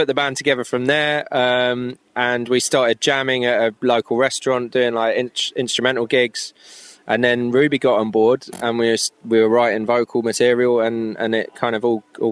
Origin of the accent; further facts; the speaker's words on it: London, United Kingdom; I'm from London